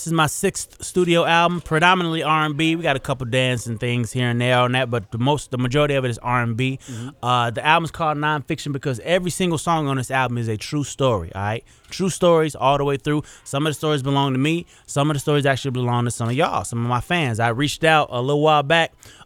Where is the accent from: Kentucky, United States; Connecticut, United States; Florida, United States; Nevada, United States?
Nevada, United States; Las Vegas; also born or lived in Arkansas; Born in Arkansas, grew up in Las Vegas.